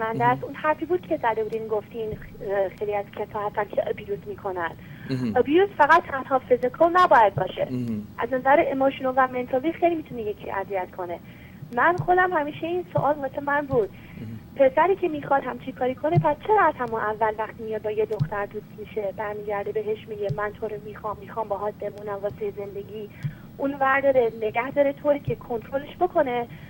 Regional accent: Iran; moved away as an adult; now in United States; من یه دختری بودم 18 ساله از ایران پشتم اومدم آمریکا تک و تنها زندگی کردم.

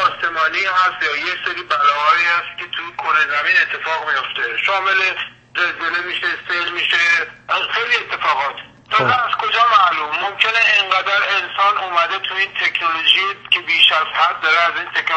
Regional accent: Iran; به عنوان یه شهروند، به عنوان یه ایرانی

